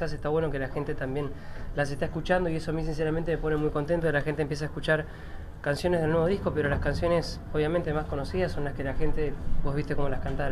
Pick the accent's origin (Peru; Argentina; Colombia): Argentina; Si como argentino poder cruzar las fronteras